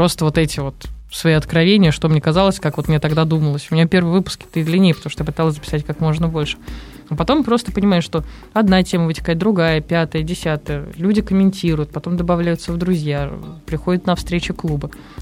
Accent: Moscow, Russia; хотя я родом из Москвы.

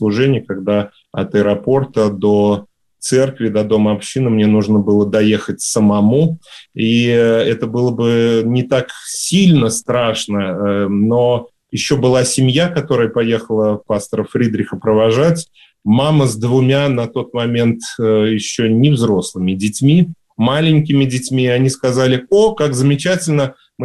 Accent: Samara, Samara Oblast, Russia; Нет, я родился в Самарской области, жил и учился в Самаре.

